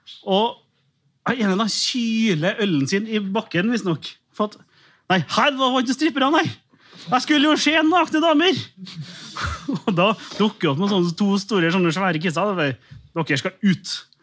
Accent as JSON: {"language": "Norwegian", "town": "Aberdeen", "region": "Scotland", "country": "United Kingdom", "second_language": "Norwegian", "said": "Jeg er fra Aberdeen"}